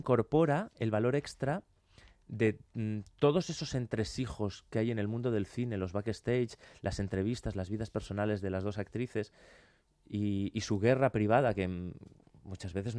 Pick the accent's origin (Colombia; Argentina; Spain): Spain; Bilbao, Basque Country; que opera en Bilbao, que es la ciudad de la que yo soy nativo